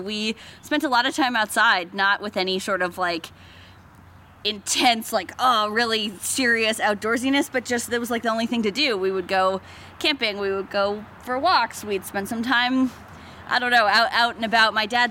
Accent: Fort Kent, Maine, United States; I grew up in Fort Kent, which is in the St. John Valley, so it's got this French heritage in sort of baked into the town.

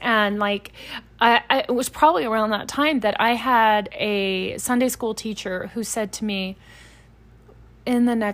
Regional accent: Louisiana, United States; I'm from Louisiana.

